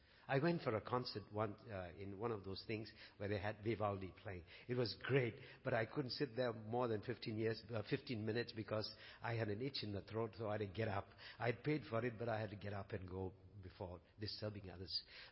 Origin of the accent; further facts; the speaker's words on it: Singapore; I come from Singapore, a small, tiny place.